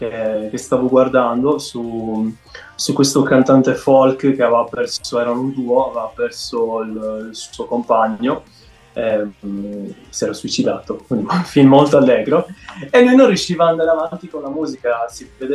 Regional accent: Sardinia, Italy; now in Olgiate Comasco, Italy; sono sardo.

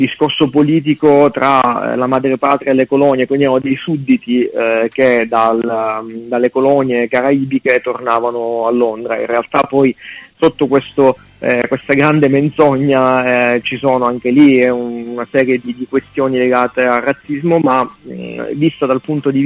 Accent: Sicily, Italy; da bianco, da italiano, io dico spesso anche da siciliano

